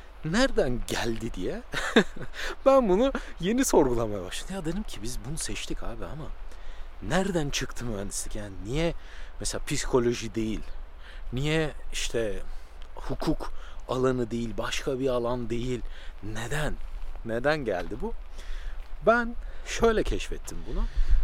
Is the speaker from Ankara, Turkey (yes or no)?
no; Söke, Aydın, Turkey; born there; Ben Aydın'ın Söke ilçesinde doğdum. Ege'nin ufak bir kasabasında aslında teknolojiyi takip etmeniz zor bir şeydi.